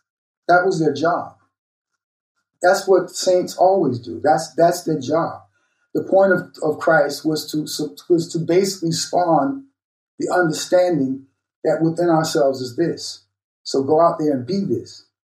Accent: New York, United States; born there; I was born in Harlem, which I consider to be an immense privilege

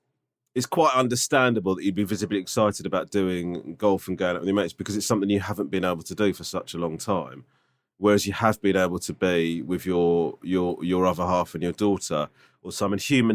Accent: London, United Kingdom; now in Israel; I'm originally from London

